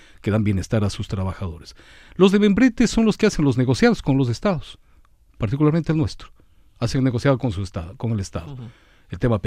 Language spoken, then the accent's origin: Spanish; Ecuador; Somos orgullosamente latinoamericanos, orgullosamente ecuatorianos. Invitarles a que visiten nuestro país, Ecuador.